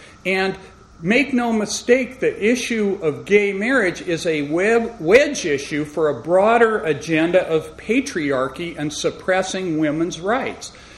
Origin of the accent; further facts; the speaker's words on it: San Francisco, California, United States; I'm from San Francisco, and I took pride in the fact that our city opened the floodgates for gay marriage.